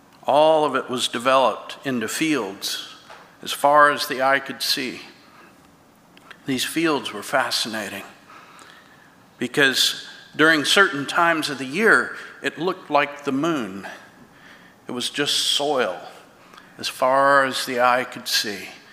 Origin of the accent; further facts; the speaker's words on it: Florida, United States; moved away; also born or lived in East Coast / Kansas; We moved out there, and as someone born and raised in Florida and on the East Coast, I found that it was a very different kind of place.